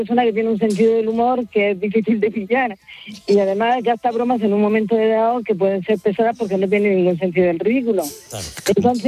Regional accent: Lorca, Region of Murcia, Spain; Yo soy de Lorca.

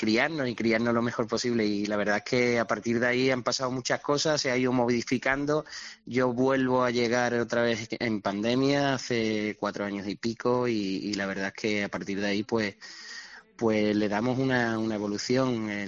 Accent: Andalusia, Spain; Mi pueblo es un pueblo que ya termina la conocida Sierra de los Pueblos Blancos. Somos el último pueblo ya blindando con la zona de Málaga, incluso con la Sierra Sur de Sevilla

